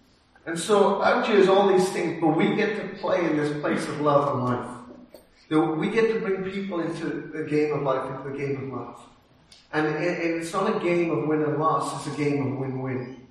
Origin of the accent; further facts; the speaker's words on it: Wales, United Kingdom; And so coming from the UK, I know some of you thought my accent was from Tasmania, but no, I'm originally from Wales.